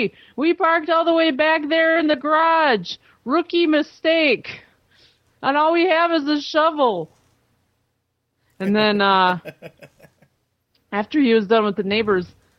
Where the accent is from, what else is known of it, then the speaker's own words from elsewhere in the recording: Minnesota, United States; like nothing I've ever seen, and I'm Minnesotan.